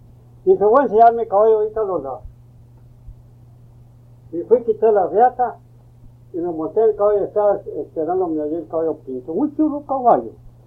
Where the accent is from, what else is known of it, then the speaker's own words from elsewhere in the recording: Las Ánimas, Tamaulipas, Mexico; born there; Me dijo, ¿dónde nació usted? Dije, yo nací en Las Ánimas.